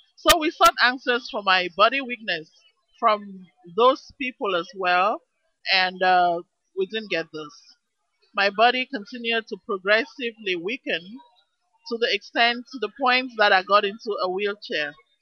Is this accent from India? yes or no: no; Cameroon; I was born and I grew up in Cameroon.